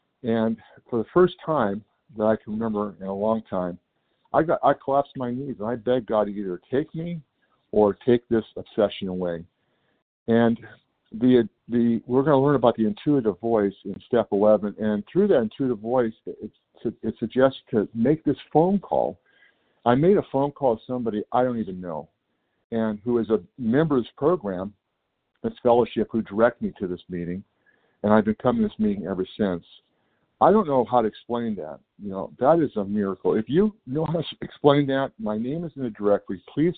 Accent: California, United States; I'm from California.

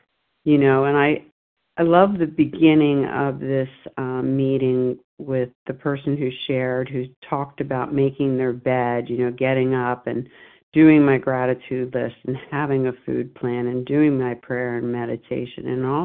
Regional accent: Lewes, Delaware, United States; I'm from Lewis, Delaware, and I'm a recovered compulsive overeater.

